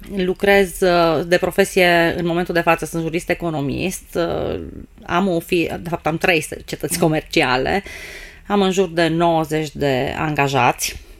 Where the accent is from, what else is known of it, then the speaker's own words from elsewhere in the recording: Arad, Arad County, Romania; Vin din Arad.